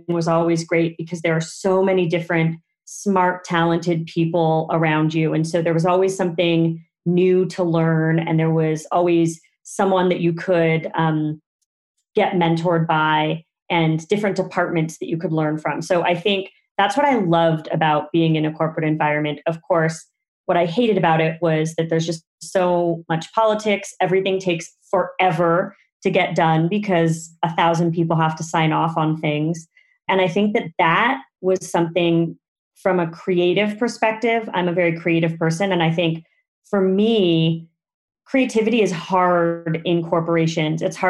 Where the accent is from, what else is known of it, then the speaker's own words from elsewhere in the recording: Los Angeles, California, United States; But when I was growing up in Echo Park, it was kind of looked down on by the rest of Los Angeles. It's a very eclectic, ethnically diverse neighborhood. It's filled with hills that are also filled with coyotes and lots of wildlife.